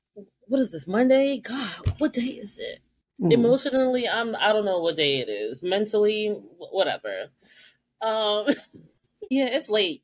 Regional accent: New York, United States; As a New Yorker, I feel like we forget that the options were him and a dude who was like

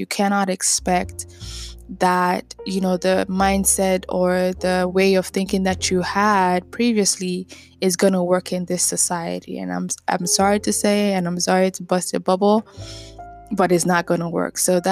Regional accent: Nigeria; accent: Nigerian; English is a second language; moved away; I was so scared, you know, me and my Nigerian accent, you know, the only accent that we know is a British accent

